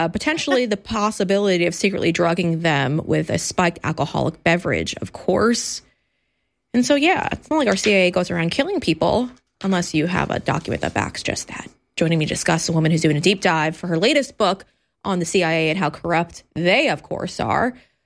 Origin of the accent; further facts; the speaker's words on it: New York, United States; I'm biased as a New Yorker and a Yankee fan.